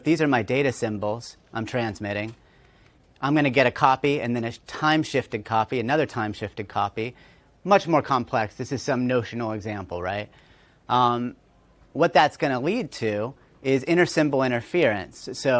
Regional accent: United States; I am from the United States.

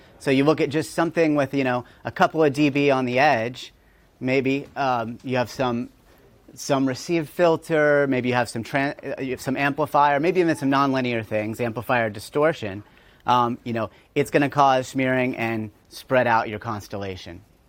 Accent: United States; I am from the United States.

